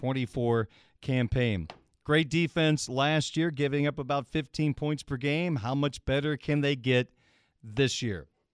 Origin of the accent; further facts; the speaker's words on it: Illinois, United States; Growing up in Illinois, I'm still an Illinois fan, but being here 25 years